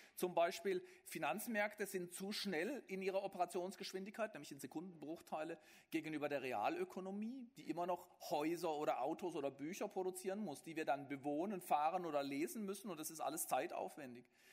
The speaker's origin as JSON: {"language": "German", "region": "Baden-Württemberg", "country": "Germany", "said": "dann konnten wir als Schwarzwälder bis nach Stuttgart fahren. Hätten wir nie getan, weil wir sind Badener, aber egal."}